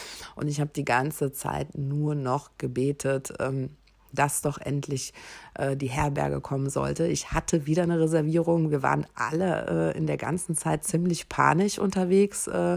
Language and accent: German; Düsseldorf, North Rhine-Westphalia, Germany; habe eben jemanden aus Düsseldorf getroffen. Und das war auch schon schön in der Ferne dort jemanden aus meiner Heimatstadt zu treffen